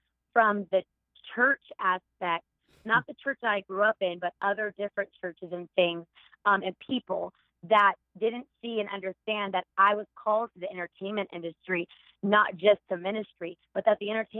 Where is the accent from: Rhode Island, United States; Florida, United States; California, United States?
California, United States; And I'm from California and I have so much family here.